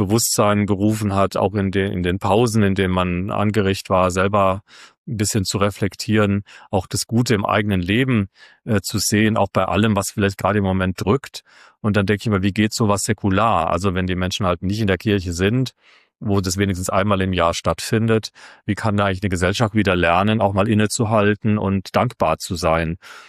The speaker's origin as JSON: {"language": "German", "region": "Baden-Württemberg", "country": "Germany", "said": "ich bin nun halt 51 und er ist süddeutsch, weil ich komme eben aus der Kurpfalz, und vielleicht ist er ein bisschen migrantenaffin, weil ich hatte einen italienischen Vater"}